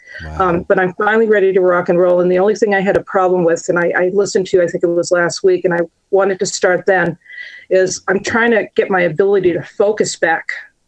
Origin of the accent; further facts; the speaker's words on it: the South, United States; born there; because I was born in the South.